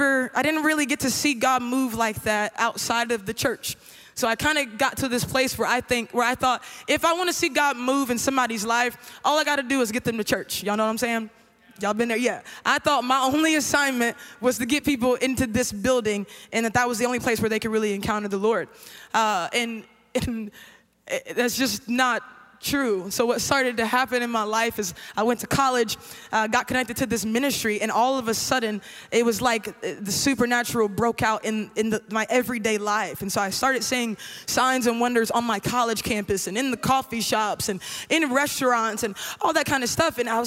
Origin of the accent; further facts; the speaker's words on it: Columbus, Ohio, United States; I was raised in Columbus, Ohio, at an incredible... Oh yeah, we got some people. We got some Buckeyes. That's what I'm saying. That's what I'm saying. Okay. There's a lot of you. I'm at home for real. But I grew up in Columbus, Ohio.